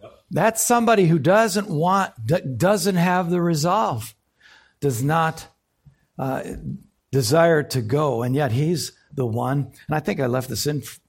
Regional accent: United States; Well, we're American missionaries, so we're going to take our furloughs.

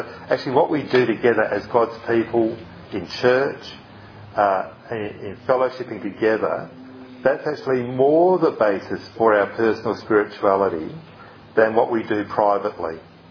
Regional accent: South Australia, Australia; it really comes out of our heritage as South Australian Christians, we've got a kind of a legalistic edge to our inherited pietistic culture.

